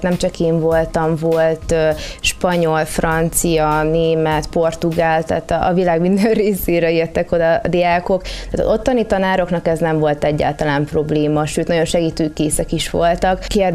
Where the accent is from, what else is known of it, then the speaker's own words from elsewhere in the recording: Debrecen, Hajdú-Bihar, Hungary; hogy én debreceni vagyok, ami nem egy borvidék, és én ott végeztem az alapdiplomámat kommunikáció szakon.